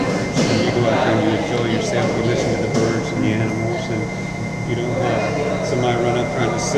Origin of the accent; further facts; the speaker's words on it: Georgia, United States; also born or lived in Sarasota, Florida; I was born in Sarasota, Florida, but then we went over to Georgia for 9 years, so I can't really say I'm from this area.